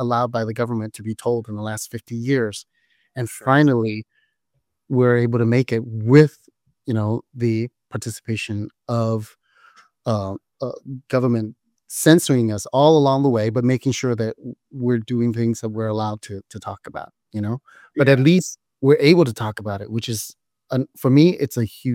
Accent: California, United States; English is a second language; which is based on my, you know, coming over to America and growing up in Orange County, you know, called Bolsa Boys, right?

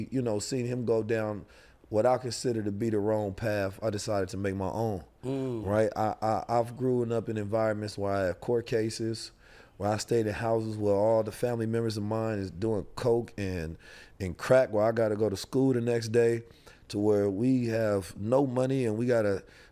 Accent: St. Louis, Missouri, United States; growing up in St. Louis, that's where I really got to understand the struggle of the everyday black man.

